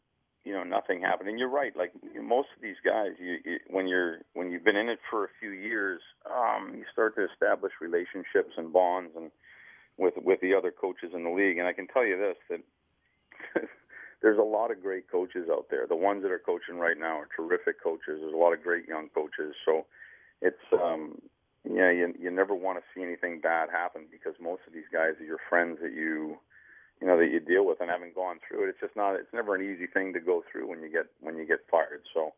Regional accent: United States; I mean, I'm growing up in the States

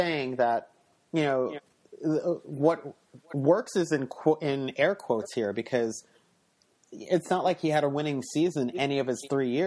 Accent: United States; I'm American raised.

